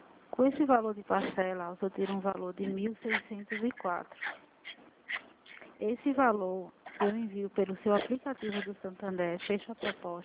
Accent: Recife, Pernambuco, Brazil; sou do Recife

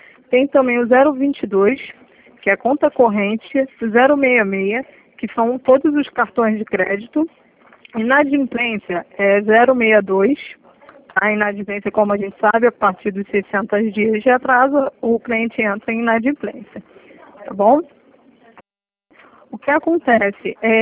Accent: Nova Iguaçu, Rio de Janeiro, Brazil; Oi, gente, prazer.

